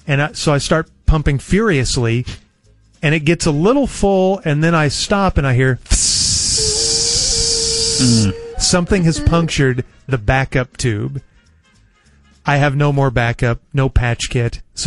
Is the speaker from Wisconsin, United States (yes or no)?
no; Dallas, Texas, United States; And I said, no, sir, I'm from Dallas, and I'm lost, and I'm dehydrated.